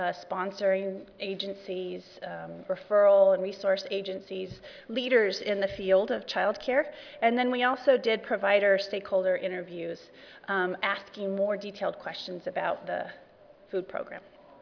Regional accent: California, United States; I'm from California, and all of this work was done in California, I should add.

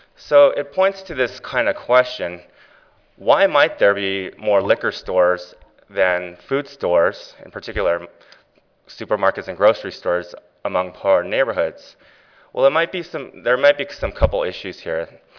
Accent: California, United States; now in Minnesota, United States; I'm actually a Californian living in Minnesota, just by clarification.

